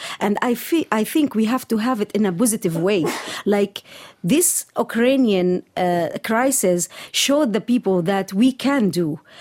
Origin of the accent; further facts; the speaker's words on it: Syria; now in Germany; I'm from Syria, living in Germany.